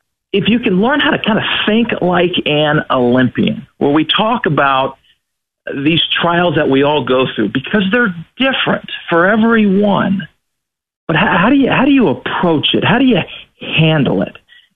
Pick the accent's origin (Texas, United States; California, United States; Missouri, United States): Texas, United States; See, I, growing up in Texas, there's literally a church on every street corner.